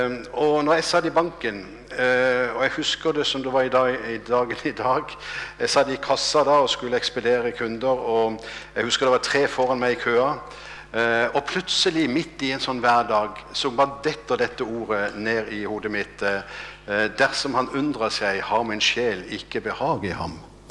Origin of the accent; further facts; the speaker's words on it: Kristiansand, Agder, Norway; jeg vokste opp i Philadelphia i Kristiansand. Og har hatt liksom hele mitt barne, ungdom og voksne liv i menigheten.